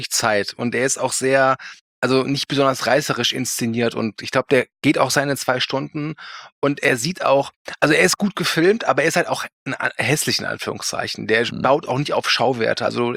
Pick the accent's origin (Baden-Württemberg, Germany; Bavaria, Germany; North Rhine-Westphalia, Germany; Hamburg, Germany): North Rhine-Westphalia, Germany; Cologne; Klar, ich komme aus Köln.